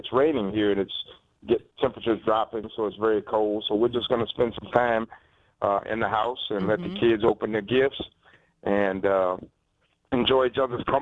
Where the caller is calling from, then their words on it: Frisco, Texas, United States; Right now I'm calling from Frisco, Texas, which is home for me now.